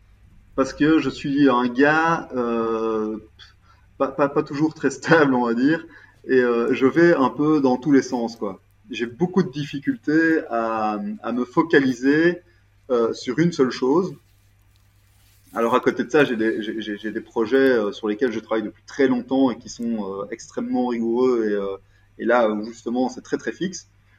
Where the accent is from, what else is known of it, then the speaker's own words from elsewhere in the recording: Brussels, Belgium; Donc, je suis bruxellois d'origine, j'ai vécu 25 ans à Bruxelles. Maintenant, j'ai déménagé, je vis à la campagne, j'ai complètement changé de vie.